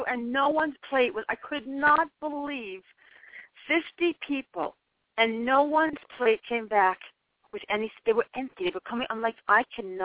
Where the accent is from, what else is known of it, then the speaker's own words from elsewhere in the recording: New Jersey, United States; Where I grew up in New Jersey, where I've been, I have everything.